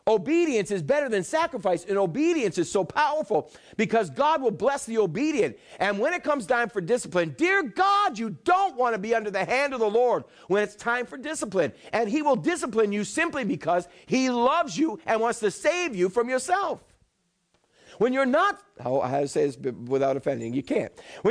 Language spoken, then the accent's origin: English; Boston, Massachusetts, United States; I said, Chad, get in the car. I'm a Bostonian.